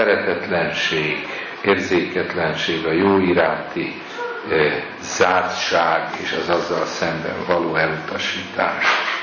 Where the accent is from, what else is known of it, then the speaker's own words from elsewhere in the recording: Nyíregyháza, Szabolcs-Szatmár-Bereg, Hungary; now in Budapest, Hungary; amikor ide kerültem Budapestre, egészen más léptékű város volt, mint Nyíregyháza, ahol felnőttem